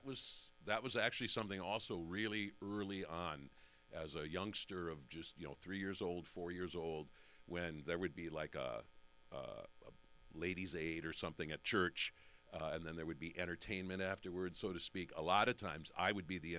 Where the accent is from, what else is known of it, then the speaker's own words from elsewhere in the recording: Decorah, Iowa, United States; my best friend from growing up in Decorah, who was also there, my roommate, Marshall Anderson, he was an opera nut from very early on